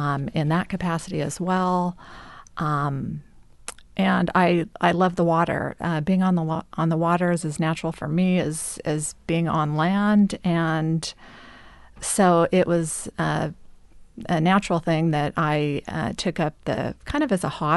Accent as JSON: {"language": "English", "town": "Astoria", "region": "Oregon", "country": "United States", "tie": "born or raised there", "also_born_or_lived": "Napa", "said": "Well, I am a native of Astoria. I grew up in Astoria. I graduated from Astoria High School."}